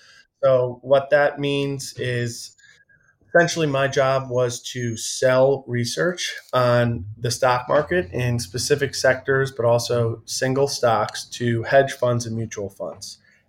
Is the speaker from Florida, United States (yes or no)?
no; New York, United States; I grew up in Long Island.